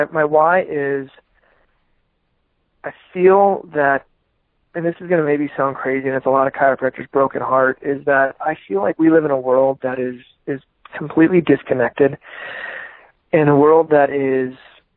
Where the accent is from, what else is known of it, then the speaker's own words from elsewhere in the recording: Iowa, United States; I grew up in Iowa, went to college in Iowa. Then I went to chiropractic school out in Portland, Oregon. And then I decided to move back to Iowa to establish a practice and start a family.